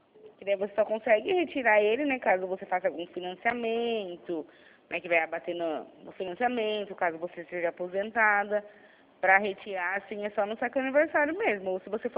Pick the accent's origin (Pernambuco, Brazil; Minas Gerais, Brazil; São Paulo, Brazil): São Paulo, Brazil; Sorocaba; Sou do Sorocaba.